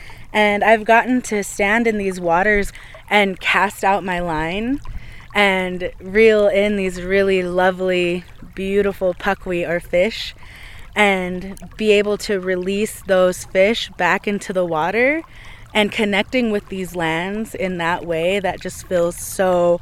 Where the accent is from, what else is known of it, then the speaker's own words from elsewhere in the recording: United States; like, I'm from the first people.